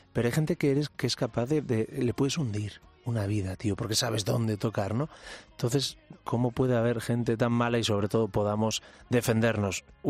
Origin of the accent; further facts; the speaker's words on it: Galicia, Spain; voy más allá como intenso gallego que soy.